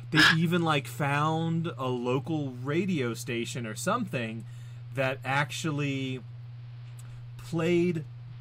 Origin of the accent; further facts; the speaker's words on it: United States; because, you know, I'm from the States and you're from South Africa.